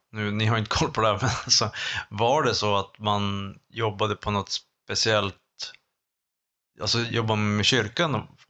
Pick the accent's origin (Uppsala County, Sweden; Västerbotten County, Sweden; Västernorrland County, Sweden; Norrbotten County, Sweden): Västerbotten County, Sweden; Skellefteå; min identitet är också Skelleftebo. Så att jag är inte en Umebo.